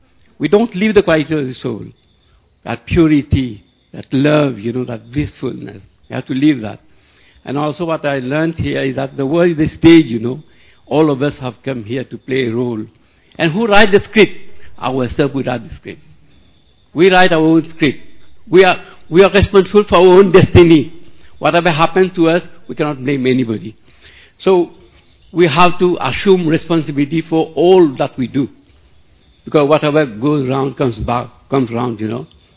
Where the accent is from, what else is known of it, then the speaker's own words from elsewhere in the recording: Mauritius; from Mauritius.